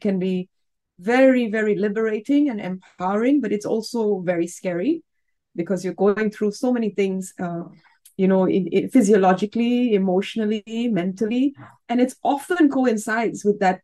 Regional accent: Singapore; So I was born here in Singapore, so I'm actually dialing in from Singapore. I was born here, which many people find surprising. Of course, I have Indian parents

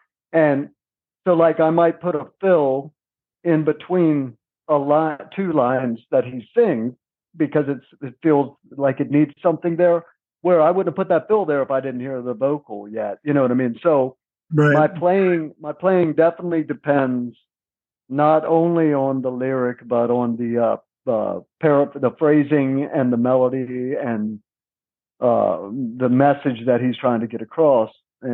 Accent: West Virginia, United States; I grew up on the East Coast in West Virginia, so we had

